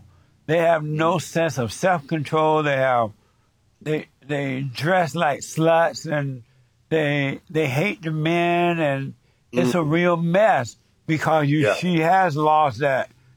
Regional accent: Alabama, United States; I grew up in Alabama. I don't know if you know that, but I grew up in Alabama.

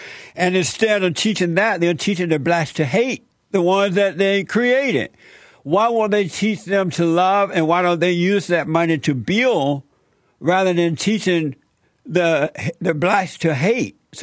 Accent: Alabama, United States; born there; I was born in Alabama. I grew up under Jim Crow laws.

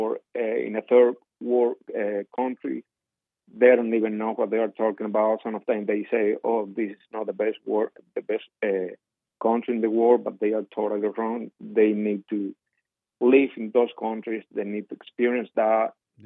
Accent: Cuba; English is a second language; moved away; When I came from Cuba here in 2013

